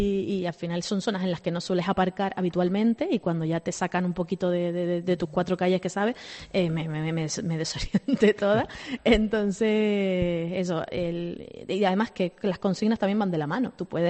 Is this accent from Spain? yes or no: yes; Tejina, Canary Islands, Spain; Sí, soy de Tejina, entonces es complicado llegar aquí